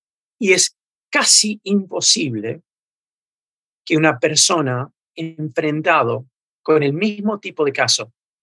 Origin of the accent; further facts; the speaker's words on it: United States; Yo nací, viví siempre en Estados Unidos